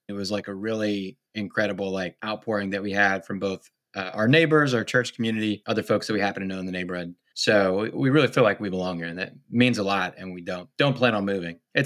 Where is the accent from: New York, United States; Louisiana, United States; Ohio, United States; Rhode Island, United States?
Louisiana, United States; moved away as an adult; now in Baltimore, United States; So from Louisiana originally, I went to the Naval Academy for college